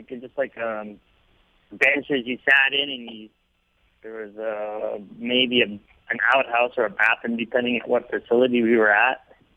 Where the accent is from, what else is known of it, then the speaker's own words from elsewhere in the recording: Alberta, Canada; born there; I was born in Alberta, yeah.